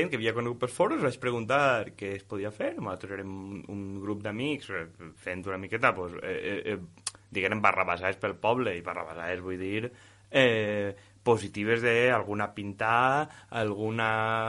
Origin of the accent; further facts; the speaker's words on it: Xàbia, Valencian Community, Spain; born there; vaig néixer a Xavi en 1988, sóc politòleg i consultor